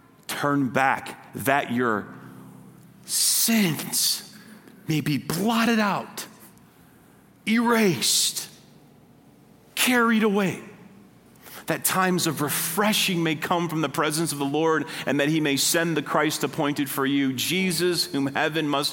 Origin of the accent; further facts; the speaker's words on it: United States; maybe just because I'm an American, I don't know.